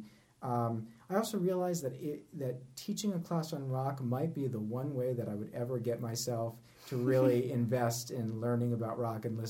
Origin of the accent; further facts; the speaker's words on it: Florida, United States; South Florida. I've moved a ton there.